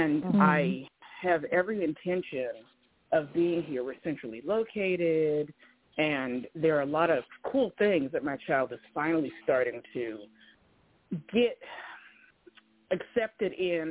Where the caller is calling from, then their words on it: Oregon, United States; I am calling you from Oregon.